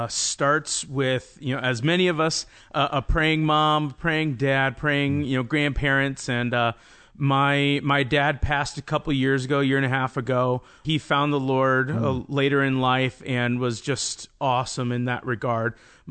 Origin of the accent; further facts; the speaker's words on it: Omaha, Nebraska, United States; I grew up in Omaha, Nebraska, on the very poor side of Omaha.